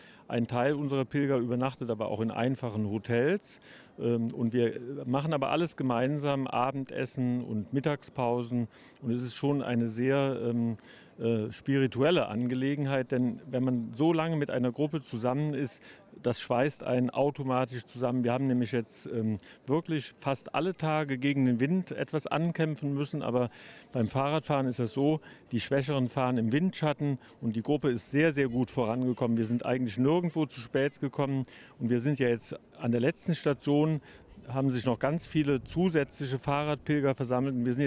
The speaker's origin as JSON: {"language": "German", "town": "Cologne", "region": "North Rhine-Westphalia", "country": "Germany", "said": "wir sind beide Kölner"}